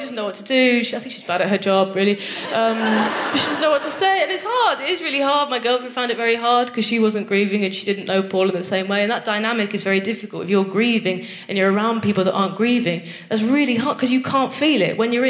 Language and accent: English; Nottingham, East Midlands, United Kingdom; I'm not even northern. I'm from Nottingham, but I think that's north enough to be too northern for therapy.